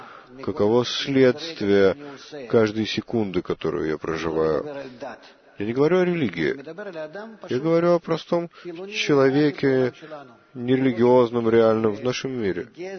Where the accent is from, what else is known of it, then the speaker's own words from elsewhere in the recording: Ramat HaSharon, Central District, Israel; я из Рамат-ха-Шарона, гость.